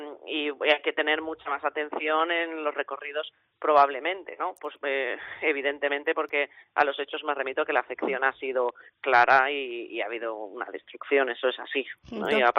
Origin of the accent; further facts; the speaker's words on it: Cáceres, Extremadura, Spain; Yo soy de Cáceres y aquí tenemos muchas procesiones y hay mucho cable aéreo